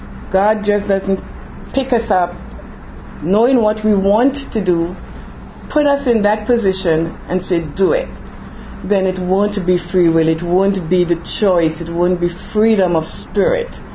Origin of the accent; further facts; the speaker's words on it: Trinidad & Tobago; I came from Trinidad and Tobago. I have my country's flag under there, red, white, and black.